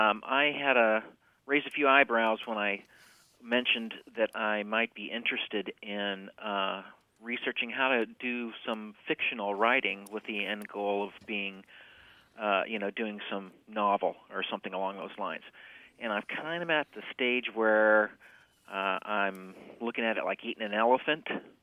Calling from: San Diego, California, United States; I'm calling from San Diego.

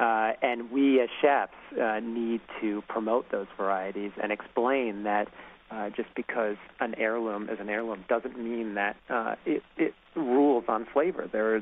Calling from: New York, United States; I'm calling you from Blue Hill Farm, actually

